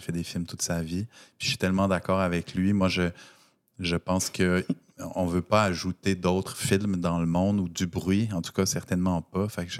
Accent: Quebec City, Quebec, Canada; born there; moi, je suis né à Québec. J'ai encore des racines puis des réflexes dans cette ville-là.

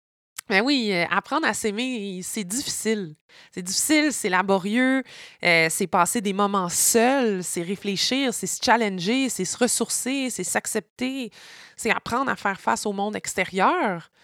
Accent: Montreal, Quebec, Canada; born there; moi, je suis née à Montréal, mais ma mère est noire, originaire de l'île de la Réunion, qui est un département d'outre-mer français en plein océan Indien.

